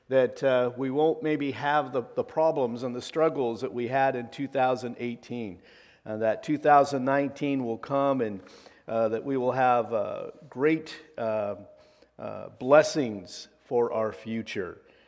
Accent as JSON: {"language": "English", "town": "Pendleton", "country": "United States", "tie": "born or raised there", "said": "when I was growing up in Pendleton, I've mentioned before that our home was like four houses down from the church."}